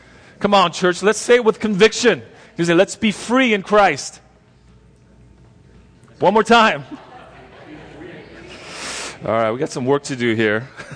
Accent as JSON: {"language": "English", "town": "La Crescenta", "region": "California", "country": "United States", "tie": "born or raised there", "said": "And, you know, I grew up in La Crescenta. That's my hometown. Went to Rosemont and CV over there."}